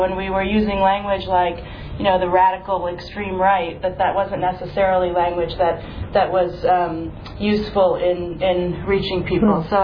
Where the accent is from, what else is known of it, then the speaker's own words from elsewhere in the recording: Connecticut, United States; now in California, United States; I grew up in Connecticut, not far from here, and I live in California now